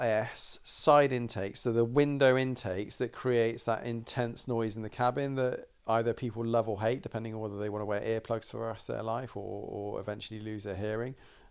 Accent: United Kingdom; I'm obviously a Brit, so I'm not an American

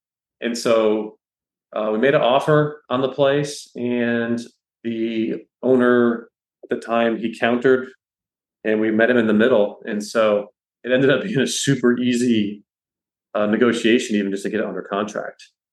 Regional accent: Atlanta, Georgia, United States; And we're from Atlanta, so we're used to kind of humidity.

